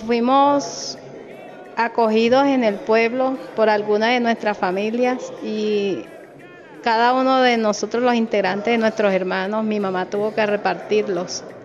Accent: Tierralta, Córdoba, Colombia; Sí, yo soy de Tierra Alta, Córdoba Alto, sino 100% tierraltense, orgullosamente tierraltense.

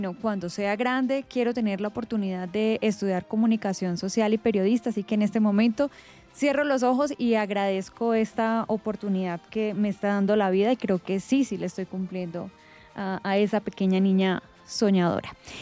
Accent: Sardinata, Norte de Santander, Colombia; cuando tenía como 13 años, comencé a trabajar en una emisora, en la emisora de mi pueblo, Sardinata Estéreo se llama.

